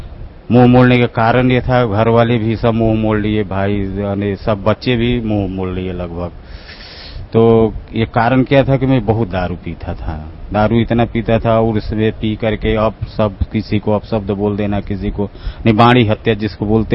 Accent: Surat, Gujarat, India; मैं सूरत गुजरात से आया हूँ।

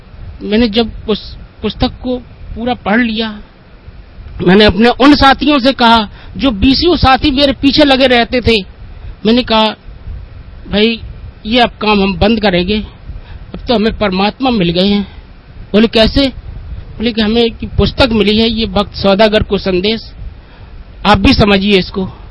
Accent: Etawah, Uttar Pradesh, India; मैं ऐसे ऐसे इटावा यूपी से आया हूँ।

